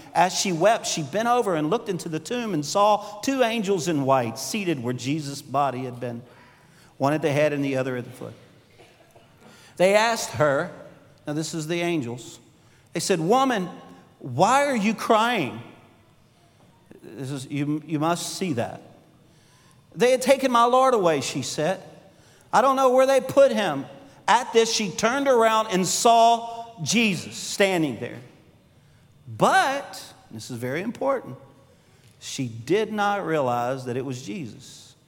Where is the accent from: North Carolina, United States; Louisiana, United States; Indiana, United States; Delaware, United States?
Louisiana, United States; I'm from Louisiana. Everybody knows I like LSU.